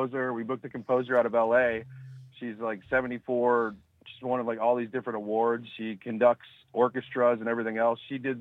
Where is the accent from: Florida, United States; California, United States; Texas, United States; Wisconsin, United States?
Wisconsin, United States; Oshkosh; Nope. I grew up in Oshkosh. So I guess we kind of call ourselves Northeast Wisconsin.